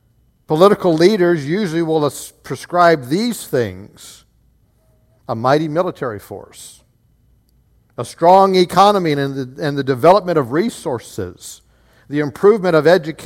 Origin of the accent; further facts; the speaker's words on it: United States; I think of America, because that's where I've grown up.